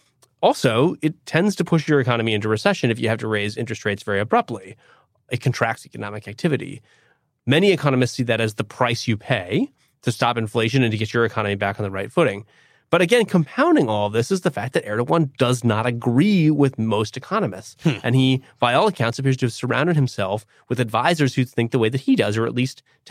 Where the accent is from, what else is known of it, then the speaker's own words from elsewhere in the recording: Oregon, United States; So I'm from Oregon. We sell a lot of hazelnuts from Oregon.